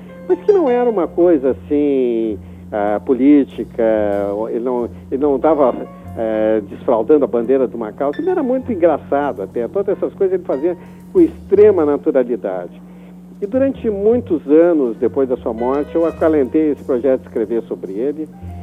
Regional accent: Brazil; de conviver com as pessoas no bairro do Bonfim, onde eu me criei, que era uma verdadeira aldeiazinha da Europa Oriental

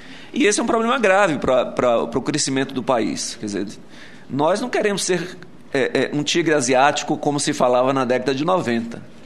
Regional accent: Bahia, Brazil; eu também sou baiano, né?

